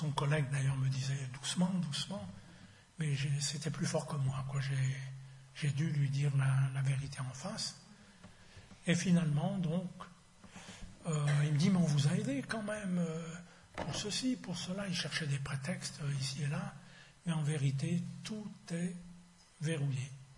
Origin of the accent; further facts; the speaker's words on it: Villeurbanne, Auvergne-Rhône-Alpes, France; dans la rue où j'ai grandi, là, à Villeurbanne